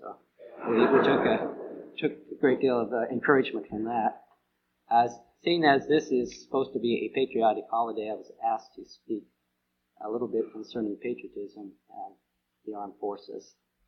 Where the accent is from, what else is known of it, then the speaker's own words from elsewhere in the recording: United States; born there; Is it, you know, by fact that I was born in America that I'm American?